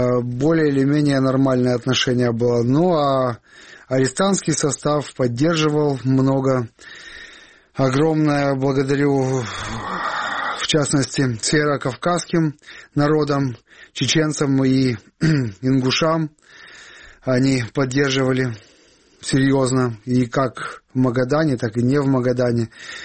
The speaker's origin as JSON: {"language": "Russian", "region": "Crimea", "country": "Ukraine", "tie": "born or raised there", "said": "Ну, я родился и вырос в Крыму, да."}